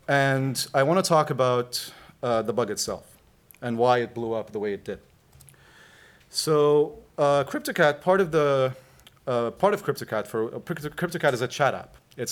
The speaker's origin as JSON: {"language": "English", "town": "Beirut", "region": "Beirut Governorate", "country": "Lebanon", "moved": "as an adult", "lives_now": "Montreal, Canada", "said": "I'm originally from Beirut, but I moved to Canada, Montreal, 4 years ago."}